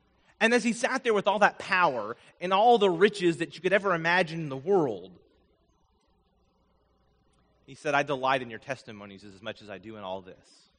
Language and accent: English; Vermont, United States; When I was growing up in Vermont, we camped a lot. I had 10 acres, most of that was woods.